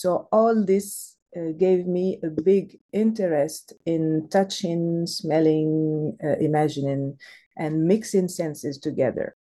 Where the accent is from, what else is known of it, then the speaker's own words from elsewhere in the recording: Marrakesh, Marrakesh-Safi, Morocco; English is a second language; also born or lived in Casablanca; I was born in Casablanca, just born there, but my parents was crossing the city. And then I grew up in Marrakesh, so I can say that I'm a Marrakeshi girl. Marrakesh has... shape my senses, because it's a very sensorial city, very colorful.